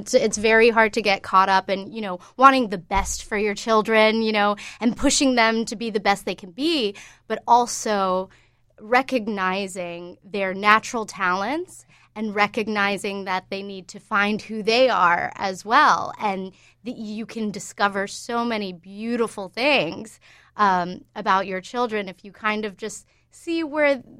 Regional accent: Georgia, United States; So I grew up in Georgia mostly, and I went to Georgia State

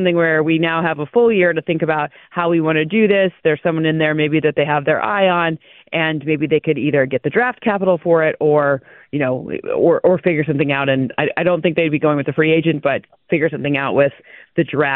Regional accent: Michigan, United States; it's so strange saying this because I'm from Michigan originally

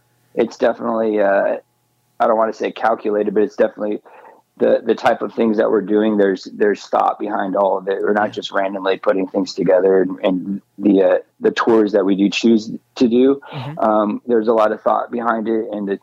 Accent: Phoenix, Arizona, United States; growing up in Phoenix, the Phoenix area

